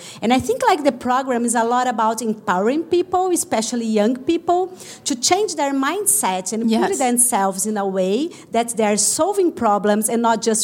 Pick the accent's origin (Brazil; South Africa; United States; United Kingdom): Brazil; I'm from Brazil